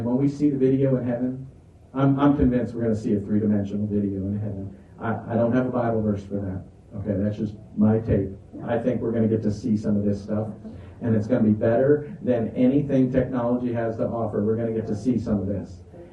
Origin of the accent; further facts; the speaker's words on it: Florida, United States; I'm from Florida. And those of you from warmer climates, I grew up, my first trees that I drew were palm trees